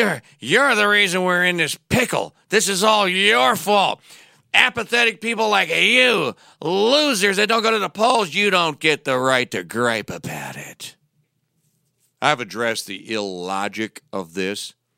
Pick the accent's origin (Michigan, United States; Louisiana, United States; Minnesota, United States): Louisiana, United States; born there; My country is Louisiana. That's the one into which I was born.